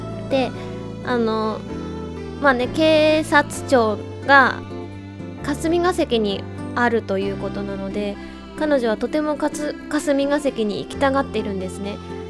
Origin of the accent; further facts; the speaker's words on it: Osaka, Japan; now in Tokyo, Japan; この収録は大阪の、地元大阪の友達が今度ちょっと用事があって2人東京に来るので